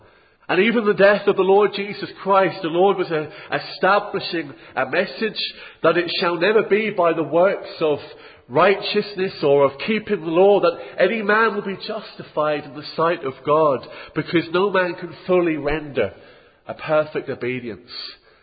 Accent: Lewes, South East England, United Kingdom; As you know, I come from Lewes, and I'm sure you know that by now, in the southeast of England.

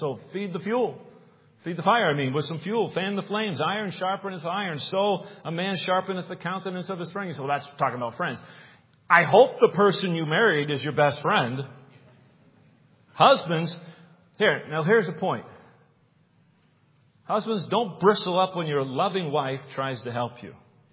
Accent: New England, United States; I grew up in New England, and it would get cold.

